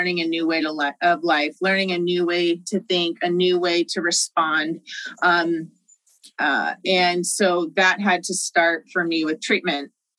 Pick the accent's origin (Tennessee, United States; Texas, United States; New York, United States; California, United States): California, United States; Sacramento; I'm from Sacramento, California, born and raised.